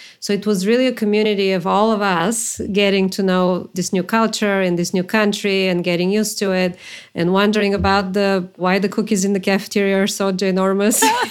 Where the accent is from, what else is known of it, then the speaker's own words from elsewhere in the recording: Bulgaria; moved away as an adult; now in United States; I'm from Bulgaria originally. My very first job was there in that market, in an advertising agency, then moved to New York